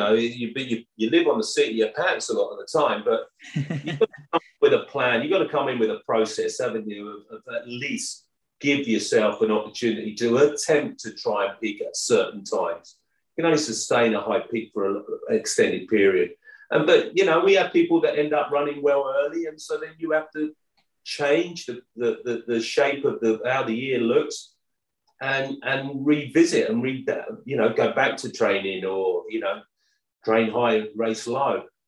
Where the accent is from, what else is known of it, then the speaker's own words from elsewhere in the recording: Wales, United Kingdom; Apologies to the Irish. I'm a Welsh boy now. So British.